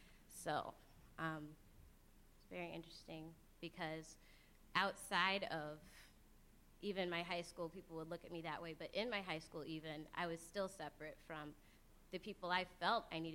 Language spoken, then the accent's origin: English; Naperville, Illinois, United States; I grew up in Naperville, one of the snobbiest places apparently in America.